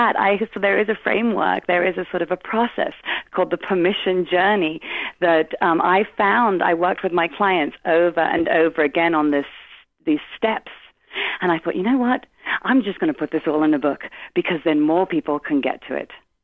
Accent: London, United Kingdom; growing up in London in a really kind of colorful life with a larger than life family and mother and father.

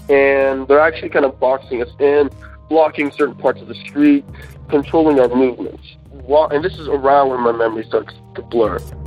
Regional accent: the South, United States; My background is Iranian-American, and I grew up Muslim. And for me, growing up in the South particularly, I had always been sort of around these experiences of racism, either directly or indirectly.

